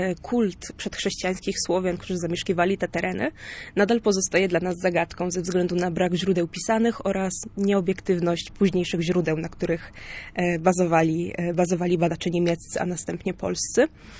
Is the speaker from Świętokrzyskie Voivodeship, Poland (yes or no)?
no; Koszalin, West Pomeranian Voivodeship, Poland; ponieważ sama jestem z Koszalina